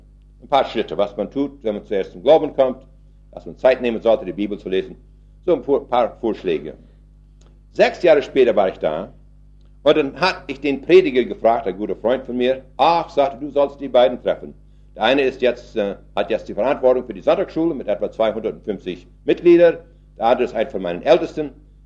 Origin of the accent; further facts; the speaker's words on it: Canada; Ich komme aus Kanada